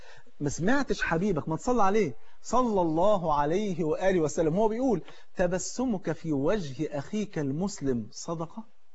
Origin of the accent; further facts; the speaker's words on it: Egypt; تعرف الفول عندنا في مصر فرض عين